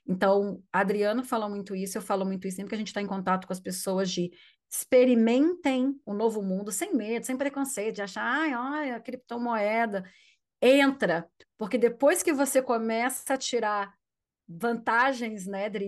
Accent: Brazil; meu marido é português, eu sou brasileira.

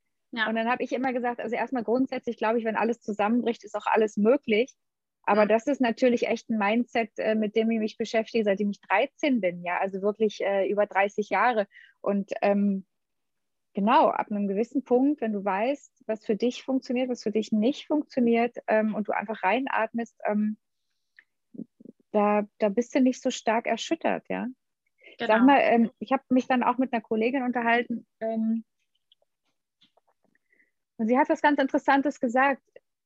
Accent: East Germany, Germany; Und ich bin ja im Osten aufgewachsen und da musste jeder Sport machen.

